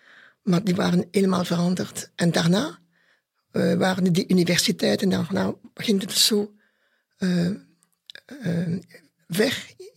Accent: Anderlecht, Brussels-Capital Region, Belgium; ik ben van Anderlecht. Ik ben bijna 66 jaar. Ik ben verpleegster.

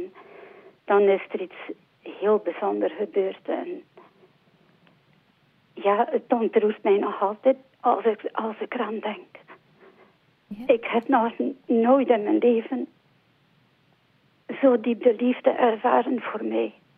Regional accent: Zwevegem, West Flanders, Belgium; Ik ben afkomstig van Zwevegem.

